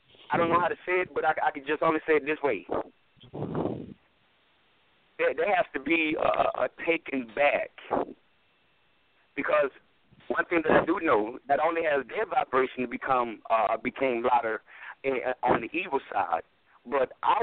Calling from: North Carolina, United States; I was calling from North Carolina.

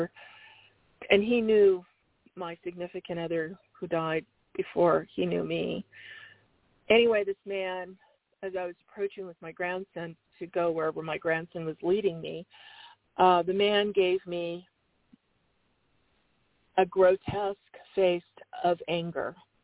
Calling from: Arizona, United States; calling you from Arizona.

